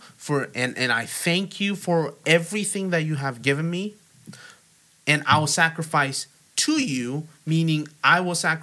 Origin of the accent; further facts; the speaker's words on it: South Korea; I think at this point everyone knows that I'm from South Korea.